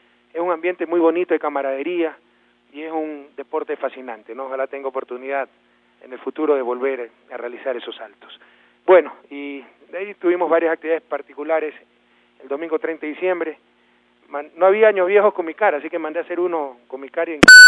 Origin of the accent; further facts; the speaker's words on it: Guayaquil, Guayas, Ecuador; en mi ciudad natal, Guayaquil